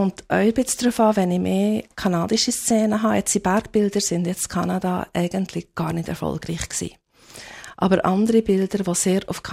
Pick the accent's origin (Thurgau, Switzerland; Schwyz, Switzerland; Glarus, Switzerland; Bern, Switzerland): Bern, Switzerland; accent: Bernese German; first language Bernese German; now in Canada